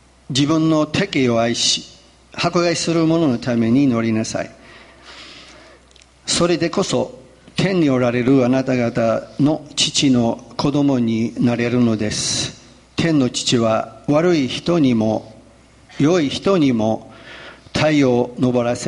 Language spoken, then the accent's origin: Japanese; United Kingdom; now in Japan; まあ私たちね、イギリスから日本に来ると最初驚くのは、もうすべての喫茶店にモーニングサービスと書いてあるんですね。